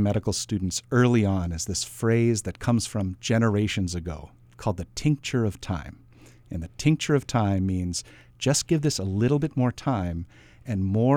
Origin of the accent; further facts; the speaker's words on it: Hawaii, United States; I went to medical school here in Hawaii. I was born and raised in Hawaii.